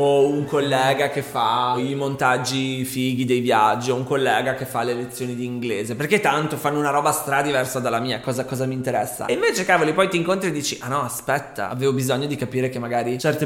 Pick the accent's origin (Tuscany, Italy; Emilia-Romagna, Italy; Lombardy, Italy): Tuscany, Italy; Si scherza, siamo toscani.